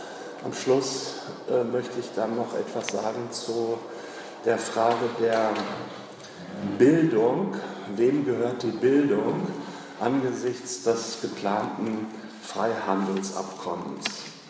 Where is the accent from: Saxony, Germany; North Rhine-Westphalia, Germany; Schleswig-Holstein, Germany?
North Rhine-Westphalia, Germany; wie Sie vielleicht schon jetzt auch hören können, komme ich aus Westfalen und nicht aus dem schönen Frankenland.